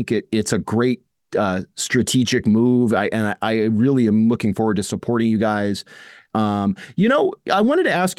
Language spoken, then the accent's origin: English; United States; there was such a pride in being American in that, and what our country stood for.